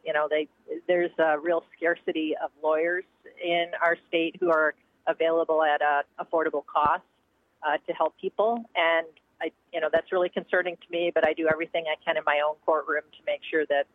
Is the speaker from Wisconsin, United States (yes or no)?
yes; Chippewa Falls, Wisconsin, United States; And, I grew up in Chippewa Falls, so that's kind of where I got my values and what made me the person I am today.